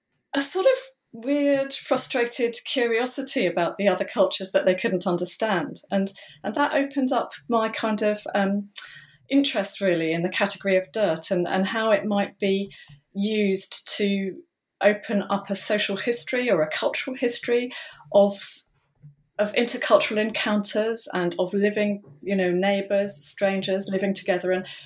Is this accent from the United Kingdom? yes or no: yes; England, United Kingdom; as you can tell, I'm English, and dirt in English means something rather different from dirt in American English.